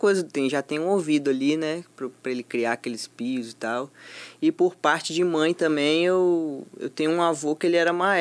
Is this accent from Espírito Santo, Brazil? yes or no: yes; Cachoeiro de Itapemirim, Espírito Santo, Brazil; also born or lived in Vitória; Sou de Cachoeiro.